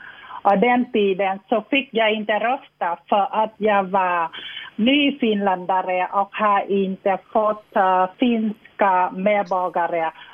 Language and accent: Swedish; Vietnam; Swedish is a second language; now in Tornio, Finland; kommer från Vietnam. Jag kom till Finland 1994 som flykting. Jag kom direkt till Torneå.